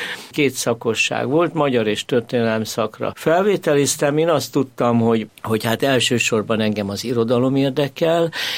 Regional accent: Budapest, Hungary; Óbudán, Óbuda peremén nőttem fel, a szüleim értelmiségiek voltak

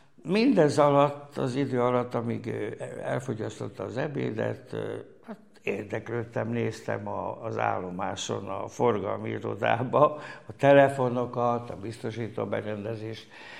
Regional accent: Szikszó, Borsod-Abaúj-Zemplén, Hungary; moved away as an adult; Szikszó, ahol születtem és nevelkedtem hosszú ideig, hát 21 éves koromig, Abaúj vármegye

